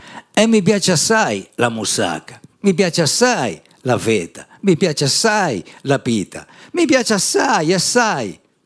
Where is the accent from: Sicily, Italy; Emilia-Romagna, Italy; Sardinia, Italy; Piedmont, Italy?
Sicily, Italy; io non sono mai stato in Grecia, nonostante sono siciliano con metà sangue greco da parte di padre e normanno da parte di madre